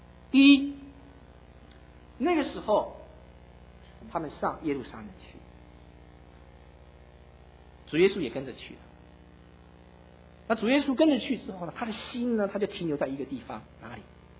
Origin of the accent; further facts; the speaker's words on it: Taiwan; 我们小时候在台湾的时候，我们常常听到这句话，很小的时候